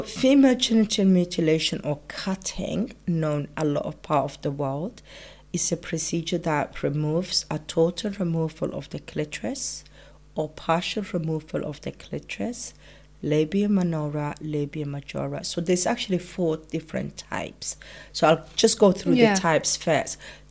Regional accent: Somalia; You know, we grew up in Somalia.

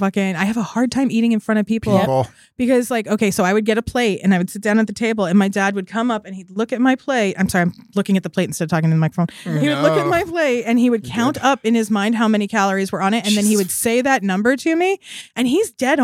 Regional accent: United States; So I grew up in America, circa now.

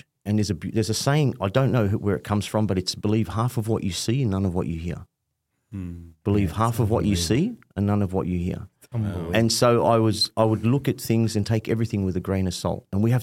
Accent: Punchbowl, New South Wales, Australia; And I remember growing up in Punch Bowl, going back and forth to Lebanon a couple of times. But for the main part, spent a long time in Punch Bowl.

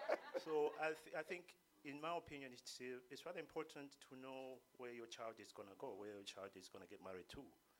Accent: Eastern Province, Zambia; English is a second language; Like my brothers, we are from the East.

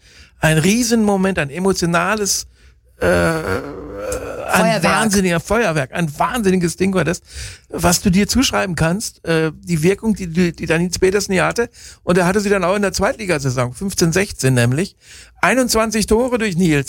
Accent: North Rhine-Westphalia, Germany; das ist in meiner Heimatregion und habe die Freiburger Presseblase eingeladen, mit mir nach Bielefeld zu fahren

